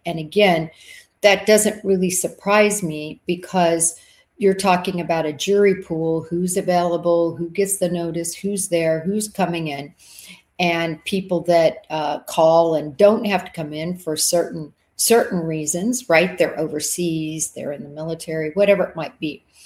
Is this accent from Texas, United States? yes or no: yes; Texas, United States; And I think you all know I'm a Texan girl.